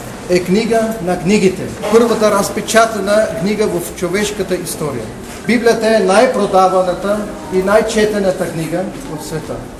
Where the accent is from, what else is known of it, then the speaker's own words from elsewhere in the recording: Germany; Bulgarian is a second language; Аз съм германец и ще ми простете, когато прави грешки на български, просто не ми майчната езика.